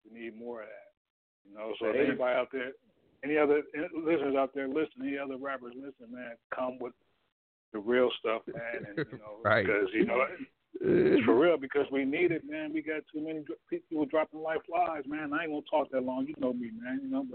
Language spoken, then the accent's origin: English; Oakland, California, United States; I'm from Oakland. That's where I'm from. I'm from Oakland, but I'm from East Oakland